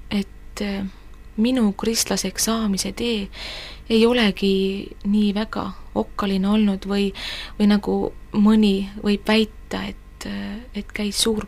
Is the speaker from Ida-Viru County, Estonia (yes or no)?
yes; Lüganuse, Ida-Viru County, Estonia; ristimine Luteri kirikus Lüganusel, kust ma olen pärit